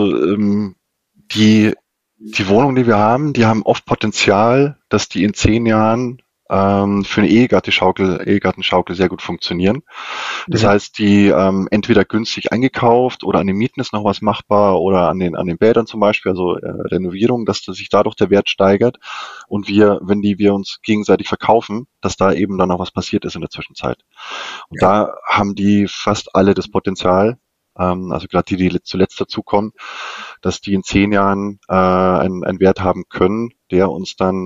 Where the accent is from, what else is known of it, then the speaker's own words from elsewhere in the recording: Bavaria, Germany; Also ich komme so aus der Ecke zwischen München und Nürnberg.